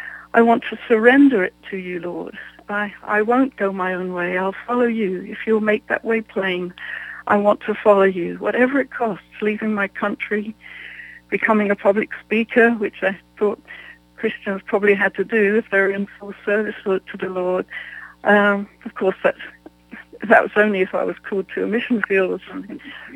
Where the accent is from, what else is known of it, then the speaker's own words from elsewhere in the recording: England, United Kingdom; didn't want to leave my home country of England.